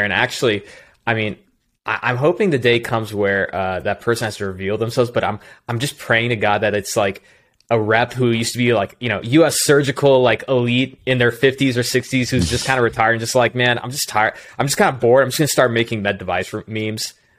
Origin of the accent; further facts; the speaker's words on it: Texas, United States; the great my home state, the great state of Texas.